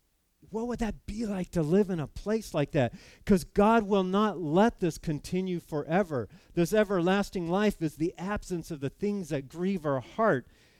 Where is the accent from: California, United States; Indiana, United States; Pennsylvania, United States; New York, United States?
California, United States; I grew up in California, and we go to General Grant's